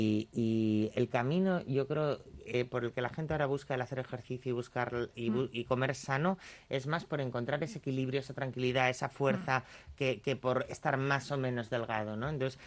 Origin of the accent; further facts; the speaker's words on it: Asturias, Spain; Mi familia, somos asturianos, ¿qué os voy a decir a vosotros también?